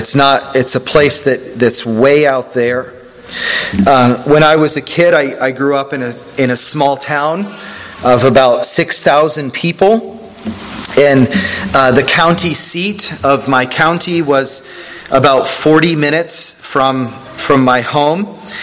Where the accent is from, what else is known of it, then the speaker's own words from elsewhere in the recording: Pennsylvania, United States; when he found out I was from Pennsylvania, he said, Pennsyltucky